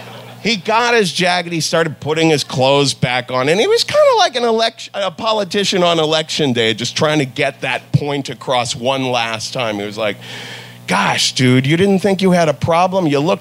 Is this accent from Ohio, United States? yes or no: yes; Ohio, United States; Plus, I'm from Ohio and I didn't know how to say no.